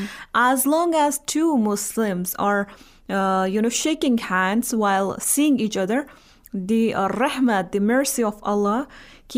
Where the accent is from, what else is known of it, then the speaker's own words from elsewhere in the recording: India; since I come from India